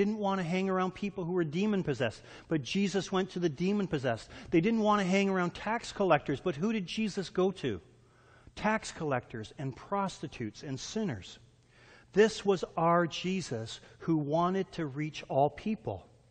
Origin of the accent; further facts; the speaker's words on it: Canada; I'm not even American. I'm Canadian.